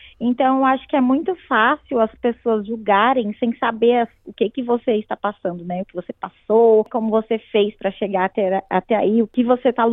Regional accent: Brazil; now in Australia; Eu sempre adorei cozinhar, então, desde que eu saí do Brasil, eu tinha isso em mente, de seguir esse caminho. E, assim, é como um sonho para mim estudar isso aqui na Austrália também.

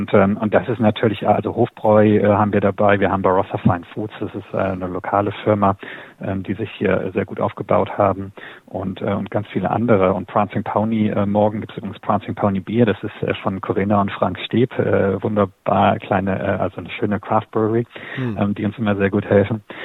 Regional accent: Clausthal-Zellerfeld, Lower Saxony, Germany; Ich komme aus dem Harz ursprünglich. Ich bin in Clausthal-Zellerscheid aufgewachsen. Ist eine Universitätsstadt, aber relativ klein.

